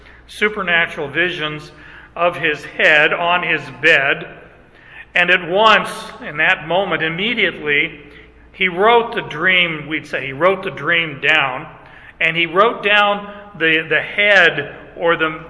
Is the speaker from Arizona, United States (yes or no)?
yes; Arizona, United States; But then I grew up in Arizona, which had no water anywhere around except a couple hundred feet below the earth.